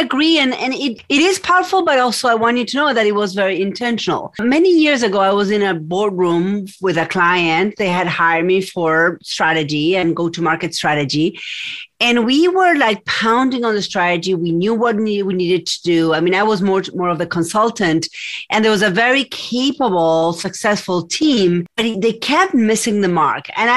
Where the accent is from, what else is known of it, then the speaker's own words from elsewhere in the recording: Argentina; English is a second language; So I have an accent. I'm from Argentina.